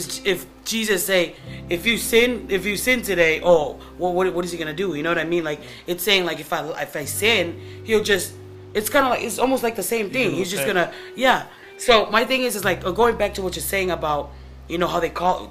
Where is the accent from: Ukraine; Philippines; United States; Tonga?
Tonga; growing up in Tonga, there was no such thing as discipline.